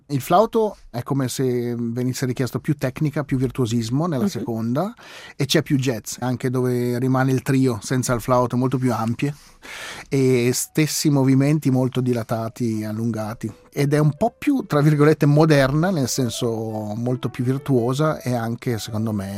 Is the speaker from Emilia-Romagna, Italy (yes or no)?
yes; Modena, Emilia-Romagna, Italy; non solo perché sono modenese